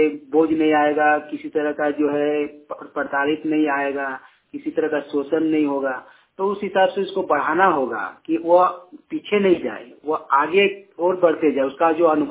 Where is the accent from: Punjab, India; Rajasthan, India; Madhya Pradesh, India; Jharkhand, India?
Jharkhand, India; Kasmar